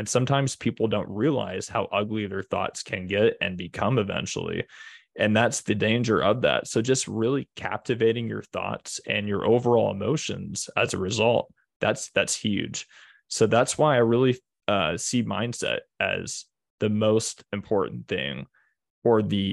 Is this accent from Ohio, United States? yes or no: yes; Toledo, Ohio, United States; Yes, I am from initially Ohio.